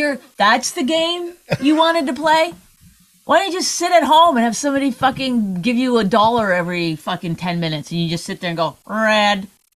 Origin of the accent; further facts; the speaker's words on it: Canada; I'm Canadian.